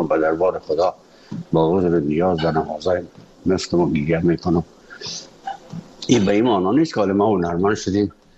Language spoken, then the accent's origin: Persian; Afghanistan; moved away; وقتی که من از افغانستان بر آمدم